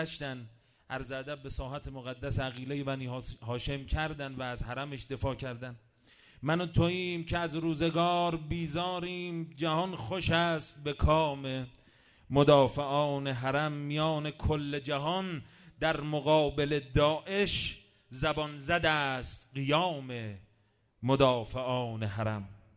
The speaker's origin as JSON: {"language": "Persian", "country": "Iran", "said": "ما ایرانی هستیم، ما از نژاد آریایی هستیم، ما از نژاد کوروش هخامنشی هستیم،"}